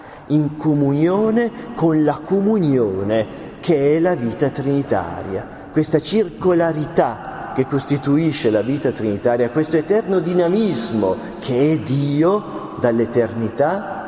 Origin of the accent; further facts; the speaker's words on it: Tuscany, Italy; Pensate che io vengo dalla Toscana